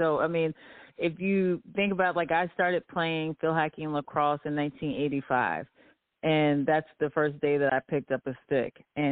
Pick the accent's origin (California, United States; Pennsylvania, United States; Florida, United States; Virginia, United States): Pennsylvania, United States; Radnor Township; also born or lived in Philadelphia; So I was born in North Philadelphia, and then my mother was diagnosed with multiple sclerosis, and she lost her eyesight due to it around the age of four. And then we moved out with my grandparents out to the mainland portion of Radnor Township